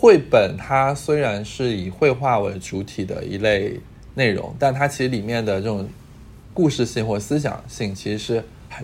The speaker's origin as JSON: {"language": "Chinese", "region": "Fujian", "country": "China", "said": "尤其是我是一个福建人嘛，就是有比较强的这种乡土情节的啊"}